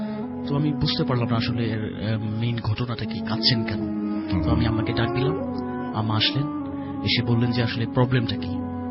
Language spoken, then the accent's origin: Bangla; Motijheel, Dhaka Division, Bangladesh; এসছি মতিঝিল থেকে।